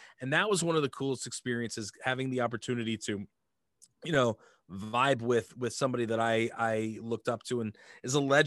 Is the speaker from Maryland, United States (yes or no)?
no; Uniondale, New York, United States; I grew up in Uniondale, New York, Long Island, for those of you who are outside of the area, you know, and, you know, we didn't have much.